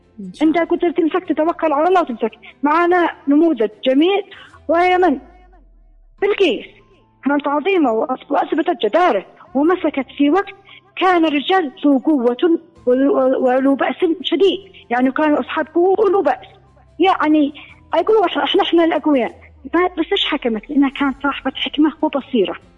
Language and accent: Arabic; Yemen